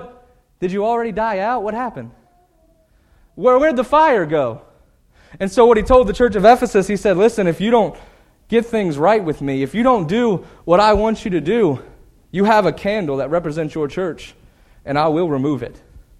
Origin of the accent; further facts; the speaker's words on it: United States; born there; I'm thankful that I was born in America where I can read the Word of God freely